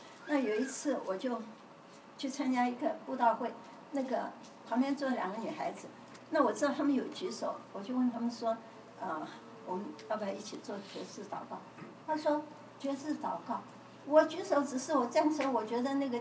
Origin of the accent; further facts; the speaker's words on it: China; 所以你知道我们中国人常常是中国人在一起啊，就比较开心。